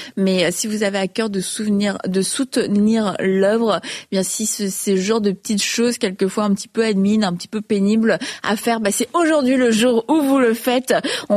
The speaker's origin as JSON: {"language": "French", "town": "Obedjiwan", "region": "Quebec", "country": "Canada", "said": "je suis originaire d'Obedjiwan et j'ai assisté à la conférence Guérison et Réveil. Obedjiwan est une réserve au Québec."}